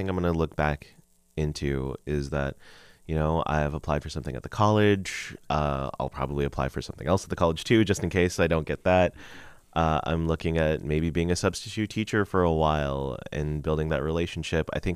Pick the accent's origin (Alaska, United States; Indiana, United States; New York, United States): Alaska, United States; Dillingham; now in Kodiak, United States; So I grew up in Dillingham, which a lot of people know, and there's just not a lot of Filipino people there.